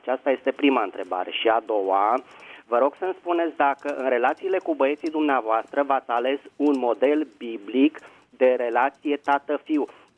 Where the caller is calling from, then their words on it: Bucharest, Romania; din București.